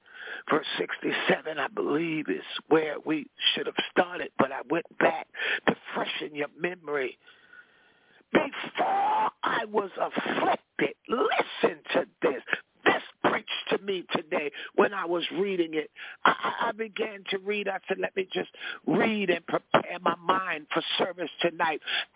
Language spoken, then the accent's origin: English; New York, United States; I have a man that was in my hometown in New York.